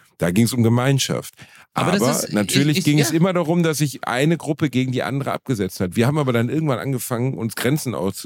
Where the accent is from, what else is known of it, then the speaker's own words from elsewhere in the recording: Germany; born there; Meine Eltern haben durch Zufall in Deutschland gebumst.